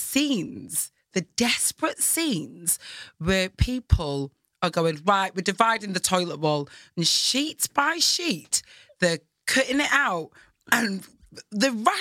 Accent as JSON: {"language": "English", "town": "Blackburn", "region": "North West England", "country": "United Kingdom", "tie": "born or raised there", "said": "So I'm born and raised in Blackburn."}